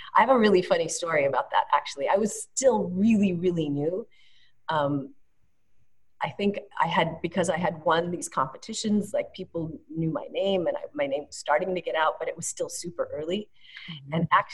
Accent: Portland, Oregon, United States; I think the very first workshop gig that I had outside of my hometown, which is Portland, Oregon, was in Seattle, Washington.

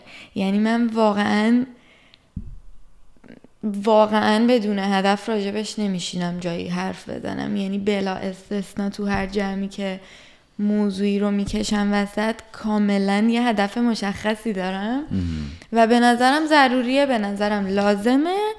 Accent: Iran; مخصوصا بر ماها که تو ایران بودیم و بزرگ شدیم خب تو محدودیت بزرگ شدیم دیگه

